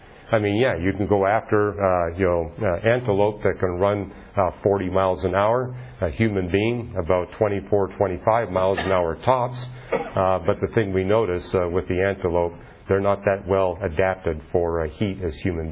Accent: Canada; I mean, I'm from Canada, And we quickly learned up in Canada

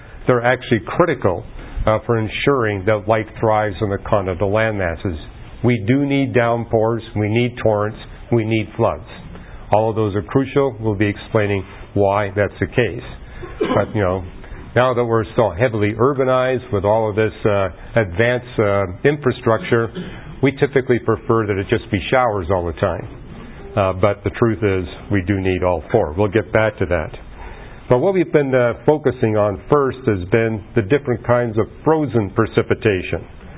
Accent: British Columbia, Canada; I've experienced that growing up in British Columbia

